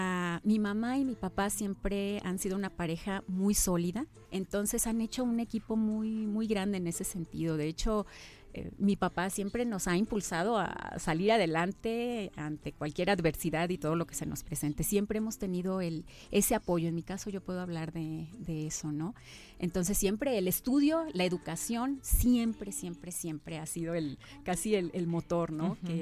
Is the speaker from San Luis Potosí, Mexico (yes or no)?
yes; Rioverde, San Luis Potosí, Mexico; Yo soy de Río Verde, San Luis Potosí. Mis padres son de allá. Mis abuelos también radicaron mucho tiempo en Río Verde.